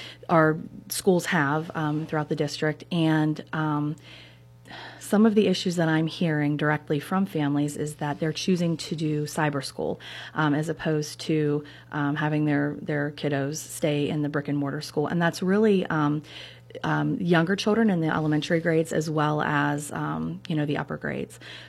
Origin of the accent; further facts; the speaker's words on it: Meridian, Pennsylvania, United States; So I was raised in Meridian by both my parents who worked very hard and instilled a work ethic in me